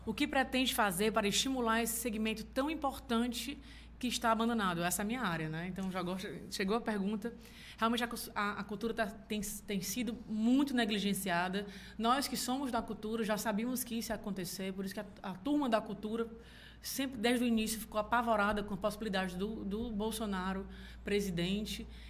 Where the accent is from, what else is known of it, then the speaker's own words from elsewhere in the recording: Northeast Region, Brazil; Nós que somos daqui do Nordeste sabemos a importância das cisternas.